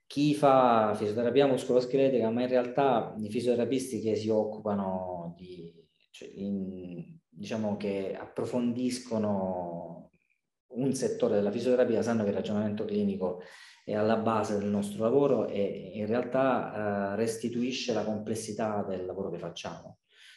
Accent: Lecce, Apulia, Italy; che io sono di Lecce, vivo e lavoro in un paese della provincia di Lecce

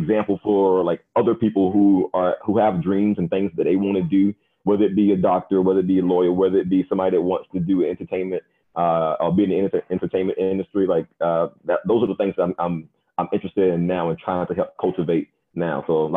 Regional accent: Winnsboro, South Carolina, United States; grew up, born and raised in Winsboro, South Carolina. USC Aiken for undergrad, went to MUSC for medical school, Duke University for residency.

